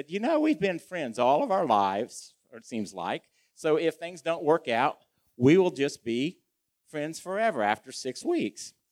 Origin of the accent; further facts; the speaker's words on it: Portsmouth, Ohio, United States; And I grew up in Manly United Methodist Church in Portsmouth, Ohio. And it was just part of life.